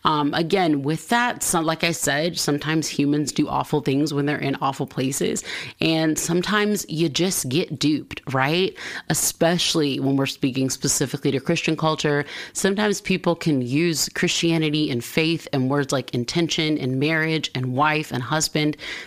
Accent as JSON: {"language": "English", "region": "the South", "country": "United States", "said": "And, you know, I'm from the South. So like people want to go hunting."}